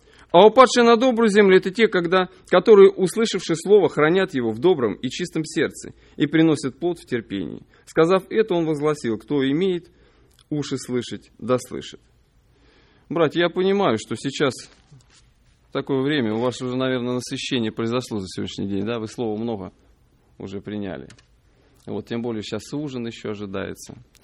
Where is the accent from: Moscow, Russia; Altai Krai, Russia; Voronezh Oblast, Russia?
Voronezh Oblast, Russia; Voronezh; now in United States; Сам я приехал из Воронежа. В Америке 2,5 года.